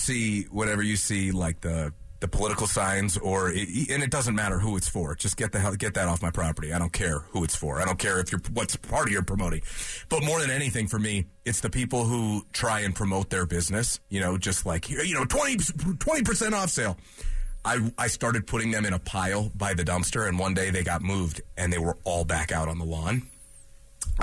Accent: Chicago, Illinois, United States; Where I grew up in Chicago, she grew up in the building across the street.

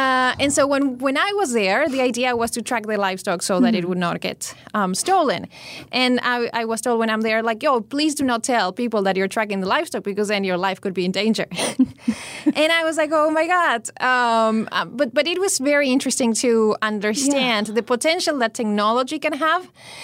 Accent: Uruguay; now in Brazil; I am originally from Uruguay. So we started in Uruguay. Then I moved to Brazil

